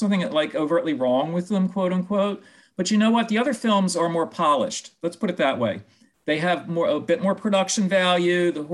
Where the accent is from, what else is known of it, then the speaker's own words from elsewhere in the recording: Australia; as an Australian